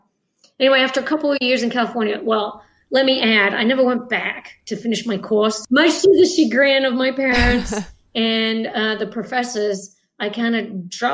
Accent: Pembury, South East England, United Kingdom; people listening to my Frankenstein-like accent would never guess that I'm actually British. I'm actually an American citizen too, but I was born in the UK, and I grew up in Pembury, which is in Kent, just outside Tunbridge Wells.

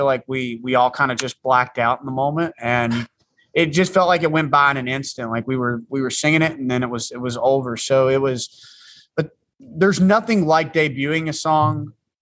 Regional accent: West Virginia, United States; Hey, listen, I'm from West Virginia, so that's our state song.

